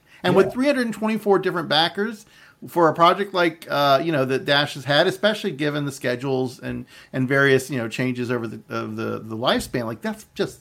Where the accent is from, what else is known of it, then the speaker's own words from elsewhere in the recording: Florida, United States; the people going out and like from my home state, Florida, who are just being stupid.